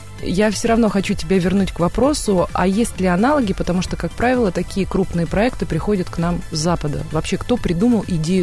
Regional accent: Yekaterinburg, Sverdlovsk Oblast, Russia; в моем родном городе, вот Екатеринбург, Урал

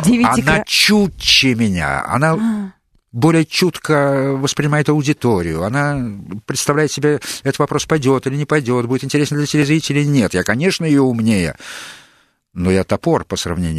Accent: Saint Petersburg, Russia; Я выехал из Ленинграда, простите, тогда так назывался мой родной город. Сейчас он уже Санкт-Петербург.

